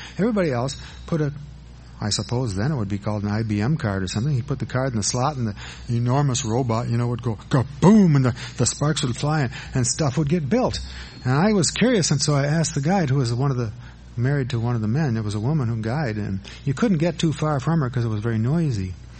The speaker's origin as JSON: {"language": "English", "town": "Madison", "region": "Wisconsin", "country": "United States", "tie": "born or raised there", "said": "I attended the University of Wisconsin-Madison. I grew up in Madison, so it was just to get on the bus, give my dime to the bus driver, and ride across town."}